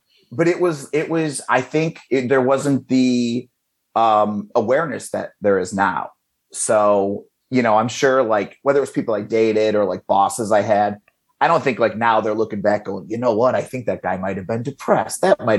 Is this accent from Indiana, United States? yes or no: yes; Indiana, United States; there was this book that I used to rent at the library in where I grew up in Indiana.